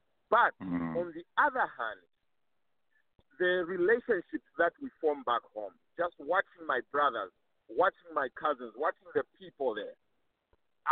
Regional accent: United States; not just on me, because I'm from America, it might be different

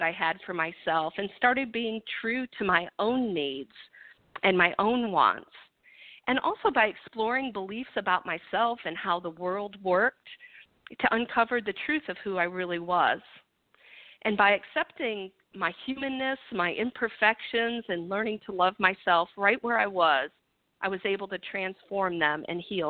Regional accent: Midwest, United States; like most people growing up in the Midwest, I believe that traditional Western medicine was the only way to go

